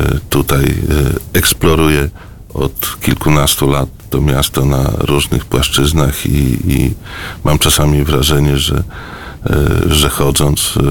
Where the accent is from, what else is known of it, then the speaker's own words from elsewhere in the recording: Zielona Góra, Lubusz Voivodeship, Poland; i tak to wychowywałem się w Zielonej Górze, więc nie wiem, gdybym miał, może jestem Galicjaninem po prostu